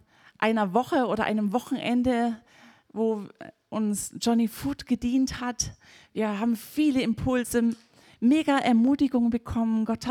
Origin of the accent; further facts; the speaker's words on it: Germany; ich empfinde auch immer, wir als Deutsche, wir geben uns sehr schnell mit dem zufrieden, was wir an Grenzen erleben